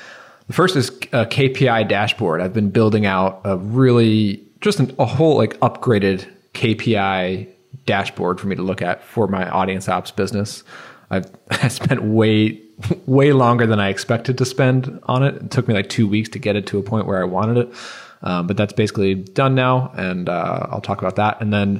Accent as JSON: {"language": "English", "town": "Rockville Centre", "region": "New York", "country": "United States", "said": "I'm not from East Meadow originally, Rockville Center, but he's in East Meadow now."}